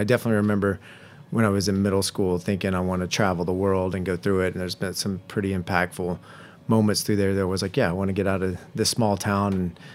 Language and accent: English; Tennessee, United States; We're pretty rural. The only thing, there was a small community college where I grew up. The only thing that was really close to us was Jack Daniels.